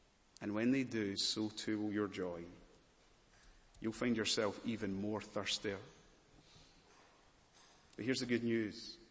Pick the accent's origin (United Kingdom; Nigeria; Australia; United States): United Kingdom; Glasgow, Scotland; also born or lived in Malawi; now in Rotherhithe, United Kingdom; I say, "Oh, sorry, Glasgow, Scotland." No. I mean, ethnicity, where are you really from? Oh, sorry, I was born in Malawi.